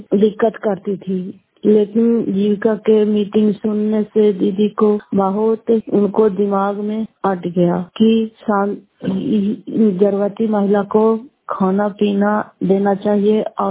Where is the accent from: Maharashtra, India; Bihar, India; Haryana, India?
Bihar, India; Fatehpur; घर फतेहपुर, पंचायत मकरौता, प्रखंड करापसरा, जिला नालंदा की निवासी हूँ